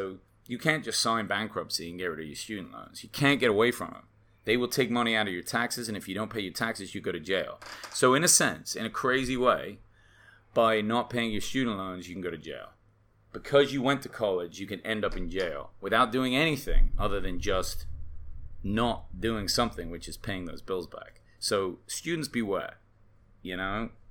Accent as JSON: {"language": "English", "region": "England", "country": "United Kingdom", "moved": "yes", "lives_now": "United States", "said": "I came from England, I'm always like, why is college tuition so much in the United States?"}